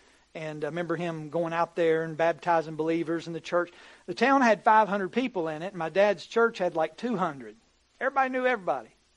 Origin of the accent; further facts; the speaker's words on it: Bolt, West Virginia, United States; I was raised in Bolt, West Virginia, at least to the age of 5 years old. My dad pastored a little church. And we lived in a little single-wide trailer on a dirt road.